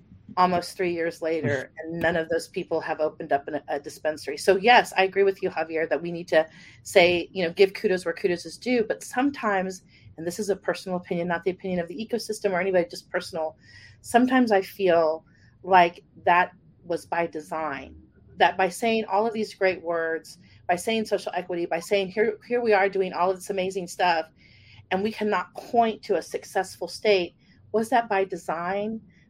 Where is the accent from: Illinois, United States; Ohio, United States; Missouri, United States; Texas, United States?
Texas, United States; because I'm from Texas and I spent a lot of time in Oklahoma